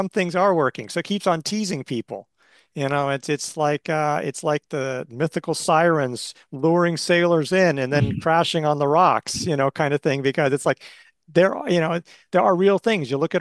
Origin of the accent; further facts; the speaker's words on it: Oregon, United States; if it's like growing up in Oregon, it would sometimes rain here, then it'd stop raining, come back, back and forth.